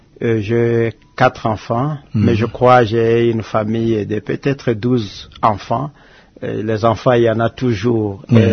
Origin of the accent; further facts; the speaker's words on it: Irumu, Ituri, DR Congo; born there; Je suis né à Irumu.